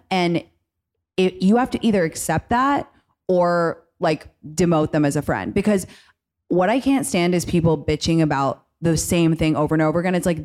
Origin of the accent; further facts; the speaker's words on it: London, United Kingdom; I grew up in London, and then I had college in America